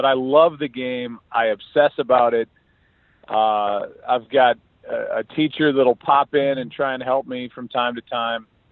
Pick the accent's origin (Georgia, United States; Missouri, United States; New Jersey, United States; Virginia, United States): Missouri, United States; St. Louis; Yeah, in fact, it happened at a golf course in my hometown of St. Louis called Boone Valley